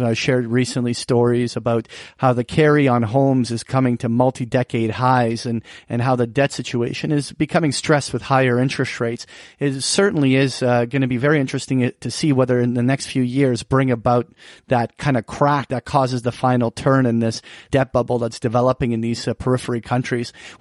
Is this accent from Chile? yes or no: no; Canada; As a Canadian